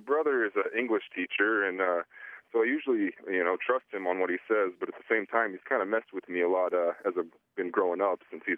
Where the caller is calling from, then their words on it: Billings, Montana, United States; I'm calling from Billings, Montana.